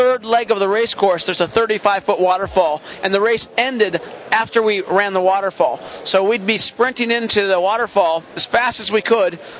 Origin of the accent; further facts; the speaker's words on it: Hood River, Oregon, United States; Yeah, I had a lot of fun competing at the Little White race just because it's my hometown. I live right around Hood River, and it was more of a locals race